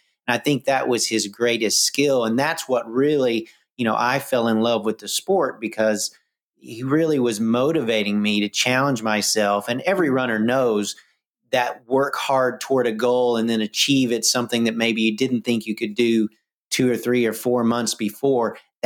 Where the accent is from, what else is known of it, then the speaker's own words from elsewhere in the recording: Tennessee, United States; I am now 50 years old. I was born in Tennessee. I now live in California